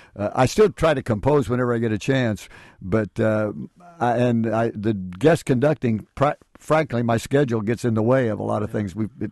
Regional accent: Indiana, United States; Well, my home is Indiana, and actually my hometown is only about 30 miles from Peru, Indiana

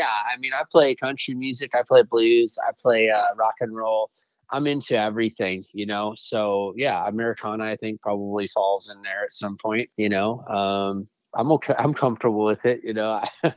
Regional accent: Northfield, Minnesota, United States; Well, I grew up in Northfield, Minnesota, and I grew up singing in church and showing horses with my mother.

